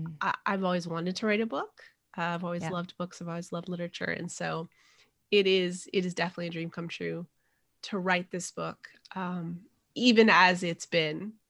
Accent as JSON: {"language": "English", "region": "New Mexico", "country": "United States", "tie": "born or raised there", "said": "I also was born and raised in New Mexico, which is itself that mestizo state"}